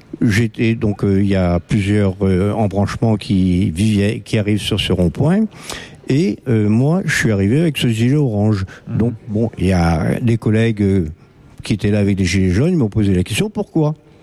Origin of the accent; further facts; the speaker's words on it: Marmande, Nouvelle-Aquitaine, France; je suis donc de Marmande